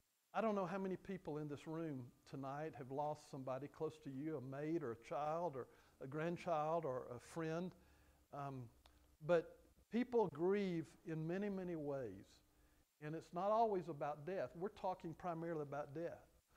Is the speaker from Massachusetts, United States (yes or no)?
no; Birmingham, Alabama, United States; We grew up together in Birmingham, Alabama, went to high school together, played football together, and we went to Alabama Christian College together and roomed together